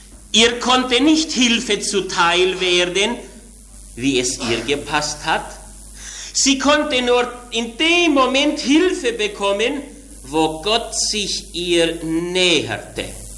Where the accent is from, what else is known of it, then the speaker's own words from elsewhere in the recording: Swabia, Germany; aber ich bin Schwabe, von mir müsst ihr sie nehmen